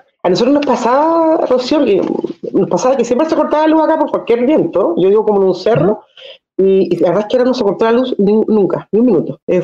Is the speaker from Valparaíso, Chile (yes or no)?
no; Ancud, Los Lagos, Chile; yo soy de Ancud, y Ancud es la primera ciudad, ¿no?, que recibe el viento del Pacífico, ¿no?, en Chiloé.